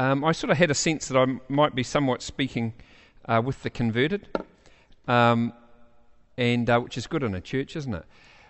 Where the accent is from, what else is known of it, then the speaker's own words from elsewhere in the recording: Ashburton, Canterbury, New Zealand; also born or lived in Christchurch; So I am a born in Christchurch. Don't ask me which school I went to. I refuse to answer. But I actually grew up in Ashburton and went to the mighty Ashburton College.